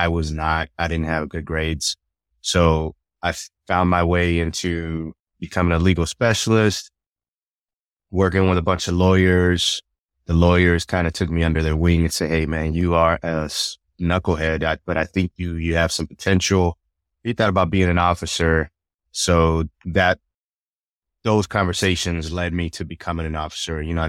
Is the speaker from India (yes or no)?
no; Puerto Rico; Even though I'm Puerto Rican, I'm part Jamaican.